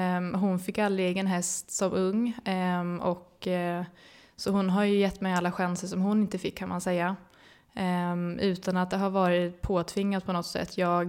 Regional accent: Uppsala, Uppsala County, Sweden; Mamma och pappa hade ridskola i Uppsala där jag växte upp.

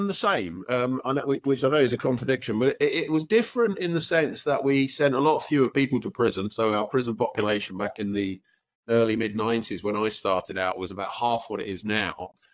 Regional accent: Milton Keynes, South East England, United Kingdom; I was born in Milton Keynes, a glorious city of roundabouts and not much else. And I grew up in the 70s there. It was a bit of an odd place, really. I guess it's the very middle of Middle England.

